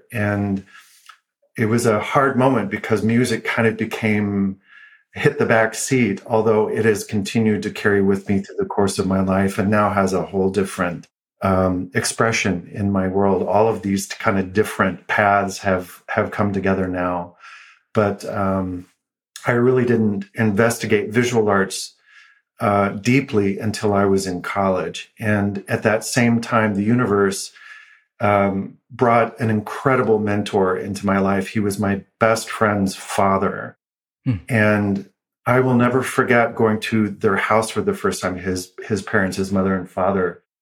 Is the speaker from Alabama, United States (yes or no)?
no; Houston, Texas, United States; also born or lived in Austin, Texas; I was born in Austin, Texas, grew up in Texas. I was there until maybe five or six, did most of my schooling in Houston.